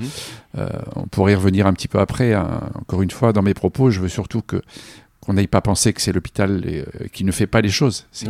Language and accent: French; Amiens, Hauts-de-France, France; moved away as an adult; et puis j'arrivais de la Picardie, je suis originaire d'Amiens